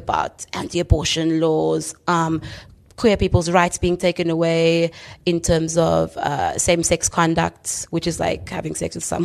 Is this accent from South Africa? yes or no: yes; South Africa; I'm from South Africa. Immediately, you are the America of the African continent.